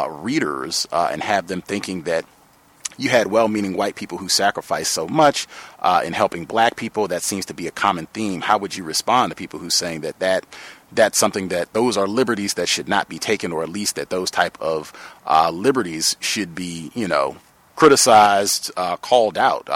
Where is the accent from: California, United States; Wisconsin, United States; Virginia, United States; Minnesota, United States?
Virginia, United States; born there; I was born in Virginia, graduated from UVA